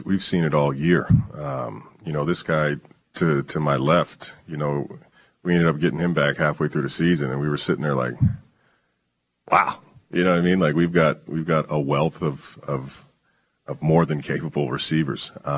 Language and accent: English; British Columbia, Canada; Yeah, I think, even being a Canadian kid, a West Coast kid, when I see the S